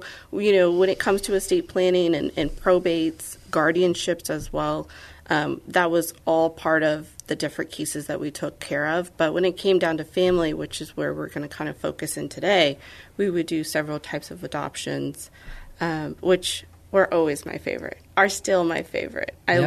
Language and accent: English; San Antonio, Texas, United States; So my dad was military, so I grew up a little bit of everywhere, but we've landed in Texas. Mm-hmm. My parents are both from Texas, but we came to San Antonio towards the end of middle school